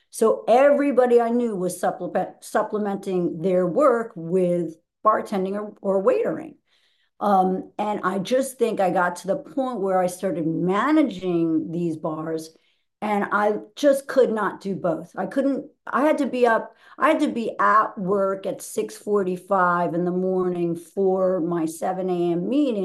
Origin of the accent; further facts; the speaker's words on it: New York, United States; also born or lived in Manhattan; I grew up in Neuchâtel, New York, and then I went to NYU and just stayed in Manhattan for about 17, 18 years.